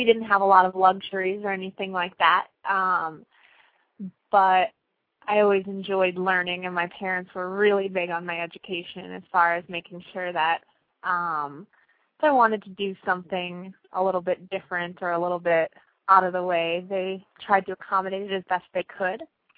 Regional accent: Iowa, United States; I grew up in Iowa. In a very small town, it was a farming community.

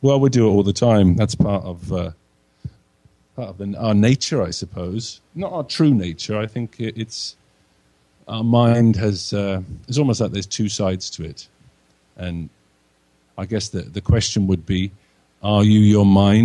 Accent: Wales, United Kingdom; It's in Wales, which is where I'm from. I'm a Welshman.

